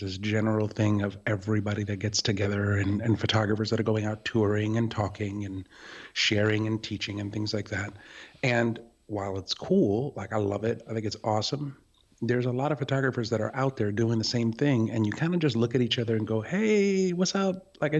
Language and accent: English; New York City, New York, United States; I grew up in the South Bronx, right? Poor. My mom never went to school. Dad never went to school. Went to high school in the Bronx.